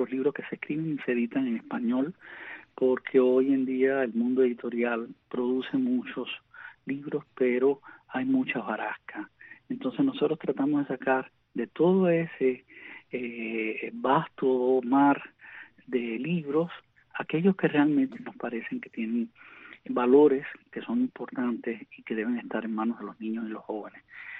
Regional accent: Cuba; moved away; Y sobre todo ya después que me fui de Cuba

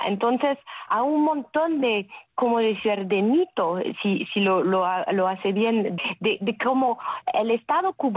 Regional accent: France; accent: French; Spanish is a second language

